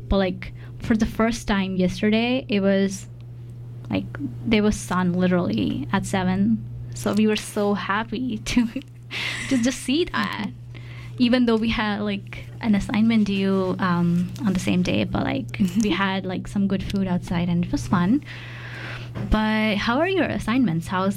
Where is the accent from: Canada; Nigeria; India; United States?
India; moved away; I don't know if I told you before, but like I come from India, so like I also sort of feel that whenever you move to like a different country